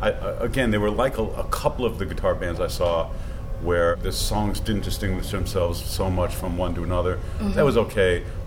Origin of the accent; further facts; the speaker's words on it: Washington, District of Columbia, United States; just not because I'm from Washington, but just I think they're a duo